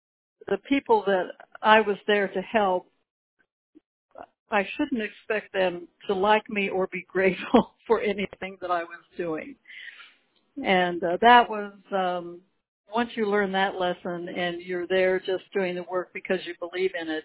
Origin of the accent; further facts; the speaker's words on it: California, United States; I was there from California